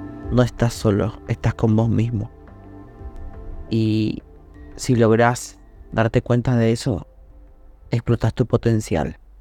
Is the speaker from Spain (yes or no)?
no; Argentina; Soy un hombre de Argentina, de 39 años.